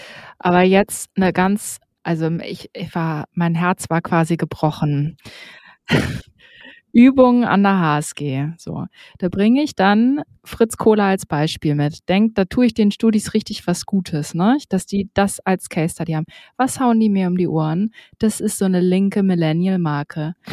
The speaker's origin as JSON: {"language": "German", "region": "Northern Germany", "country": "Germany", "said": "eigentlich sind wir ja so bayerische Getränke schon höchst suspekt als Norddeutsche"}